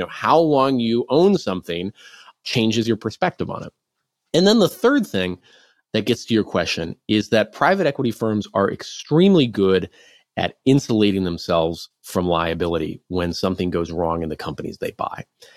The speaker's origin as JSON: {"language": "English", "region": "Midwest", "country": "United States", "tie": "born or raised there", "said": "So Shopko, as you alluded to, was a fairly beloved regional retailer where I grew up in the Midwest."}